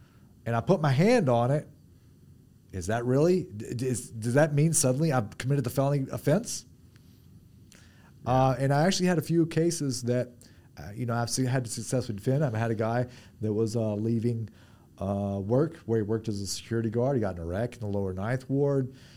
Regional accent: Monroe, Louisiana, United States; I grew up in Monroe, Louisiana, where we spend every moment shooting something, chasing something out in the woods.

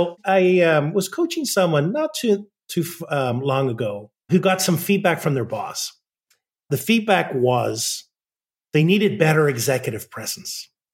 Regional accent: Ireland; I grew up in Ireland

